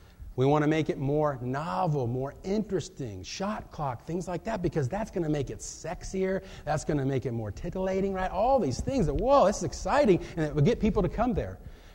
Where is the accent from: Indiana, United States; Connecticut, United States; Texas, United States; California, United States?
Indiana, United States; I'm from Indiana, so I know that.